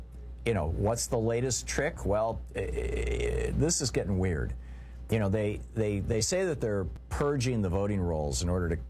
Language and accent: English; Michigan, United States; also born or lived in New Hampshire / Germany / Georgia / Vermont; now in Oregon, United States; Louise and I have lived, you know, we grew up in Michigan, we moved to New Hampshire, we moved to Germany, we moved to Georgia, we moved to Vermont, we moved to Oregon, we moved to Washington, D.C., and we moved back to Oregon